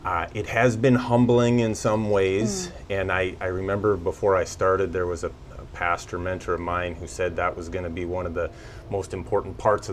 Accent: Beulah, North Dakota, United States; Grew up in Western North Dakota. I grew up in Beulah and was a banker for 13 years.

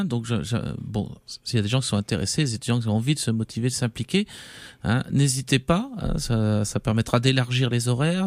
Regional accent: Provence-Alpes-Côte d'Azur, France; je viens de France, hein, t'imagines. En plus, je viens de Camargue, dans le sud de la France

